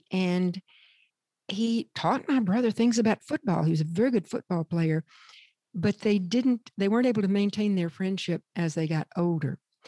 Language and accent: English; the South, United States; because I grew up in the South during this time